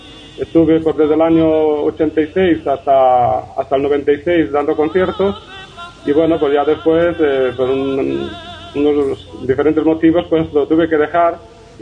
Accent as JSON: {"language": "Spanish", "region": "Galicia", "country": "Spain", "said": "Claro, es que yo soy del norte, yo soy gallego, entonces hay que tirar para la tierra."}